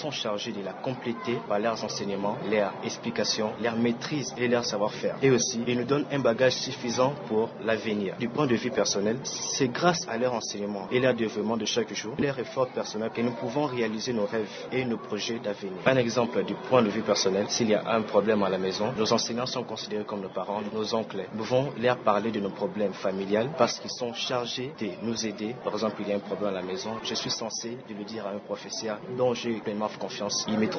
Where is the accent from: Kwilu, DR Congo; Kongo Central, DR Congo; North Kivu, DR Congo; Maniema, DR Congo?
Kwilu, DR Congo; Bandundu; Je venais de la ville de Bandundu. Et puis, parce que mon père était en mutation, à la fin de la mutation, nous sommes venus à Kinshasa.